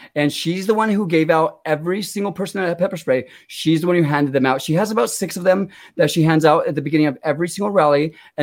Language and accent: English; United States; I'm American.